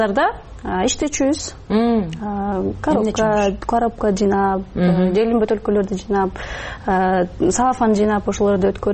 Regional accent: Osh Region, Kyrgyzstan; now in Bishkek, Kyrgyzstan; Ош облусунан бул жака жаңы эле көчүп келгенибизде

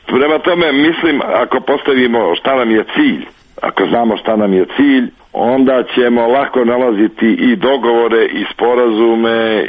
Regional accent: Herzegovina, Bosnia & Herzegovina; ja sam rođen u Hercegovini, odrastao u Hercegovini

